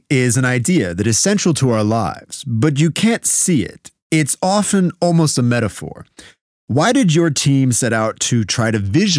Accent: United States; Of course I am. I mean, I'm an American.

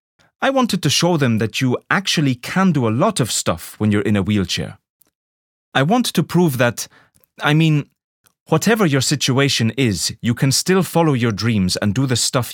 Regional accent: Sweden; I grew up in Sweden with my parents and my two brothers.

